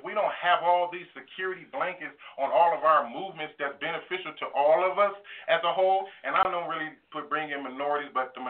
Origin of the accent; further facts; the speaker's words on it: Lake Wales, Florida, United States; born there; I'm born from Florida, Polk County, Lake Wales. I got folks out there too.